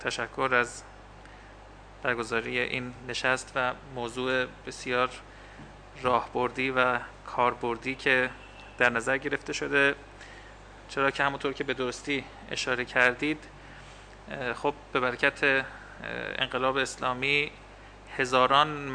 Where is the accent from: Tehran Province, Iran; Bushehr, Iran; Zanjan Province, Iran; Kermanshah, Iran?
Zanjan Province, Iran; Zanjan; ما موفق شدیم در شهر خودمون، شهر زنجان